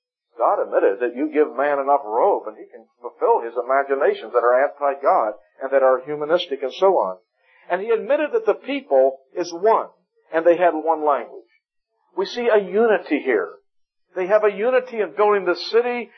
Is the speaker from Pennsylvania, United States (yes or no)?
yes; Pittsburgh, Pennsylvania, United States; now in Miami, United States; growing up, my favorite football team was the Pittsburgh Steelers. I grew up in Pittsburgh.